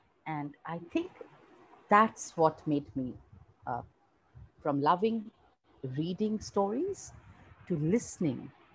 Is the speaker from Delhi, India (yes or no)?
no; Kolkata, West Bengal, India; first language English; also born or lived in Mumbai; being an Indian and being born in India. So I grew up in Calcutta, like I told you, and I shifted to Mumbai during my college years. The funny part is I grew up in post-independence India in the 70s and 80s. But I went to a school that was very, very British. So I learned English as my first language